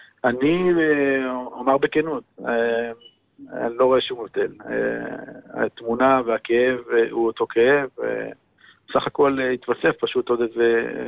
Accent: Petah Tikva, Central District, Israel; נולדנו, גדלנו יחד באותה שכונה בפתח תקווה

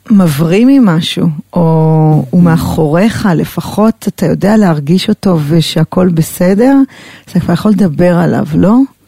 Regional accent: Herzliya, Tel Aviv District, Israel; כשאני גדלתי בהרצליה

